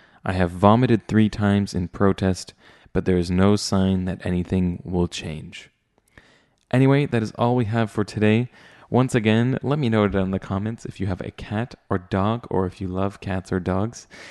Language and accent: English; Canada; As a Canadian, I've never heard anyone say the word Chesterfield